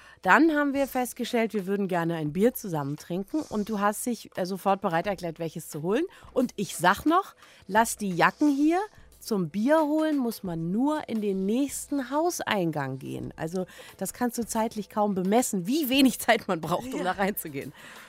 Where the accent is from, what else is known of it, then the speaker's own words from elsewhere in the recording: Berlin, Germany; Wir sind beide im Osten geboren. Unsere Mütter waren am Theater, also ein DDR-Künstlerhaushalt war unser Nest. Wir sind dann nach Berlin-Marzahn gezogen